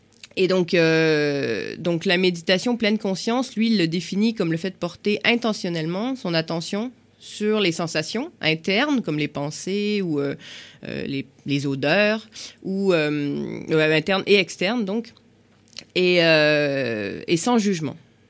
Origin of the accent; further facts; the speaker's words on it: Quebec, Canada; j'ai fait mon cursus donc au Québec, je suis québécoise